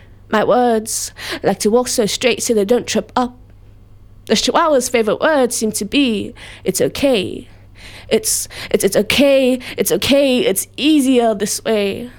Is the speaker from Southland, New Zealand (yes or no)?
no; Auckland, New Zealand; So my hometown, South Auckland, definitely is a big influence.